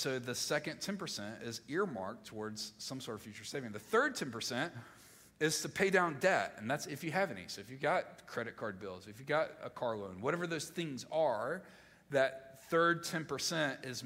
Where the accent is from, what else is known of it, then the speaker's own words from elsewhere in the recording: Mississippi, United States; I'm from Mississippi. I need something simple.